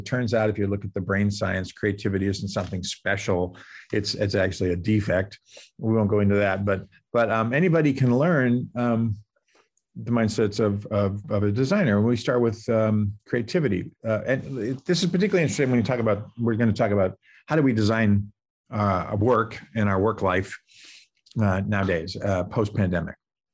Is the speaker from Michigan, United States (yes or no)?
no; Boston, Massachusetts, United States; moved away as an adult; I grew up in the Boston area, but when I got this nice letter from Stanford, because it was a letter in those days saying I could come here, I got out of town